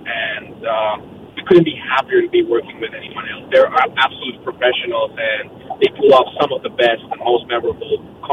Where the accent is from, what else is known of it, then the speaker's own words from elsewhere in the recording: Colombia; and every now and then we play a song in Spanish, because we're from Colombia.